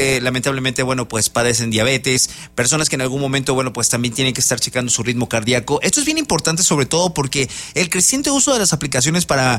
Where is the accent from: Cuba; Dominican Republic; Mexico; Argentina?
Mexico; como buenos mexicanos